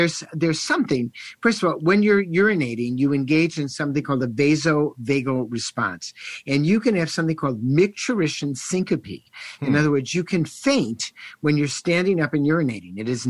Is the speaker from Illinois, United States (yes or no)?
yes; Chicago, Illinois, United States; But I'm a city boy. I grew up in Chicago.